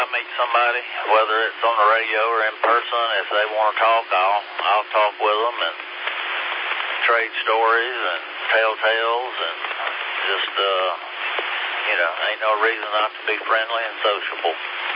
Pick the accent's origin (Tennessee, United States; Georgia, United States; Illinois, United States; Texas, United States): Georgia, United States; Elberton; I grew up down on Bobby Brown Park Road in Elberton, and across the road in Calum Falls